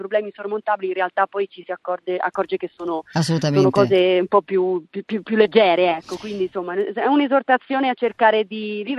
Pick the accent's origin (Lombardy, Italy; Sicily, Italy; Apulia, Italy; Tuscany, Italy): Tuscany, Italy; Forte dei Marmi; born there; also born or lived in Genoa; Ho sempre vissuto vicino al mare, ho vissuto per 12 anni a Genova, sono nata a Forte dei Marmi, quindi ho vissuto sempre vicino al mare.